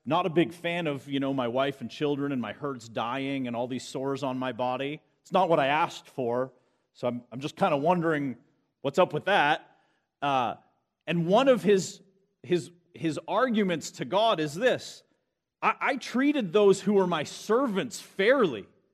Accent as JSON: {"language": "English", "country": "Canada", "lives_now": "United States", "said": "I'm actually Canadian first, but I'm immigrated."}